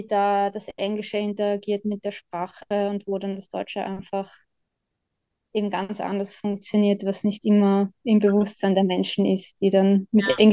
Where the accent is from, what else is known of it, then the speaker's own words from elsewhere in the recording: Vienna, Austria; moved away as an adult; now in United Kingdom; ich bin ursprünglich aus Wien. Angefangen habe ich mit Übersetzen, bin dann fürs Studium nach Schottland gegangen